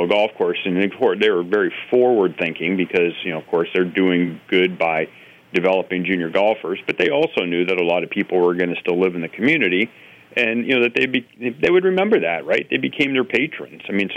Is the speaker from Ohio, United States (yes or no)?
yes; Ohio, United States; I grew up in Northeast Ohio.